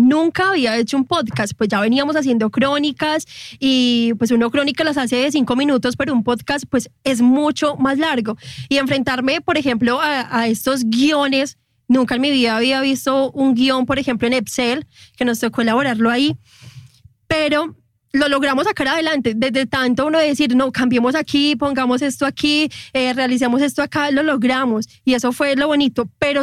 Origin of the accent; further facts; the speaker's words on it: Valdivia, Antioquia, Colombia; yo no soy del municipio de Ituango, yo soy de Valdivia, con cercanías pues de Ituango